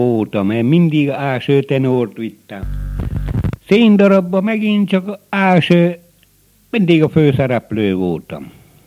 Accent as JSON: {"language": "Hungarian", "town": "Padáň", "region": "Trnava Region", "country": "Slovakia", "tie": "born or raised there", "said": "1905. július 16-án születtem. Padánba lakok. Itt születtem, itt is vínültem meg."}